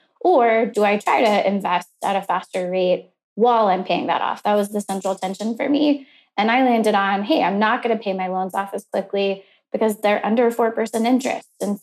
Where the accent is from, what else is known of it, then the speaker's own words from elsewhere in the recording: Houston, Texas, United States; I grew up in Houston with a really close-knit family.